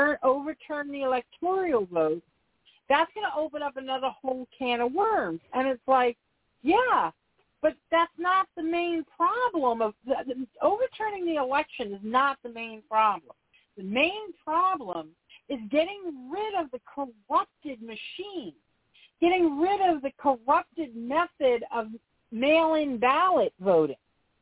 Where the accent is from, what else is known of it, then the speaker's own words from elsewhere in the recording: United States; We're American. We will win. We are. That's what Americans do.